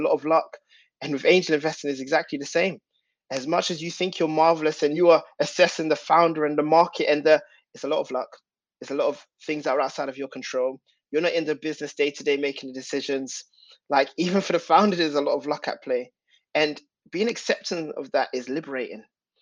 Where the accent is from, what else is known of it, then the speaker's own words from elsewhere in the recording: Tottenham, London, United Kingdom; growing up, the reason that was important is because growing up in Tottenham, by saying no to selling drugs, by saying no to that robbery, by saying no to fighting